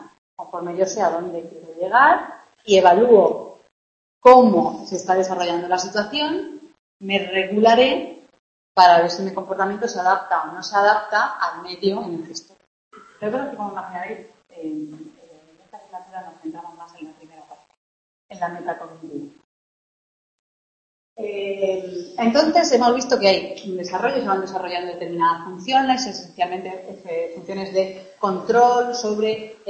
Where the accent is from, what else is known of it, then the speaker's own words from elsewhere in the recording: Cartagena, Region of Murcia, Spain; yo os he dicho que soy de Murcia, ¿no? Nací en Cartagena